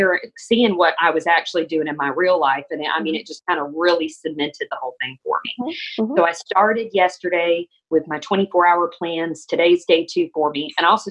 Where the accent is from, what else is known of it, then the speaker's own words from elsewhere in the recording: Texas, United States; now in Louisiana, United States; I'm from South Texas, but I live in Louisiana now.